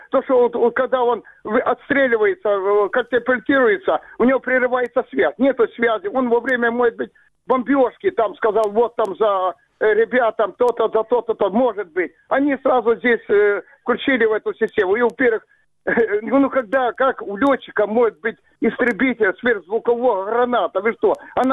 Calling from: Crimea, Ukraine; Алло, да, я вам звоню из Крыма.

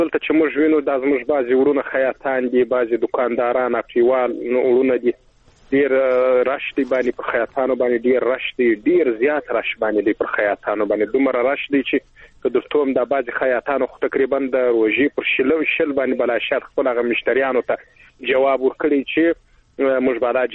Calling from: Helmand, Afghanistan; د هلمند نه اړیکې نیولې ده.

